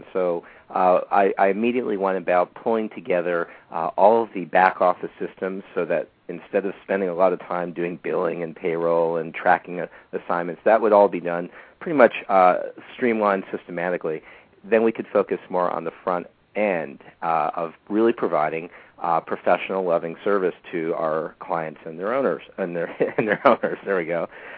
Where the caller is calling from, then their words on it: Berkeley, California, United States; I'm calling from Berkeley, California.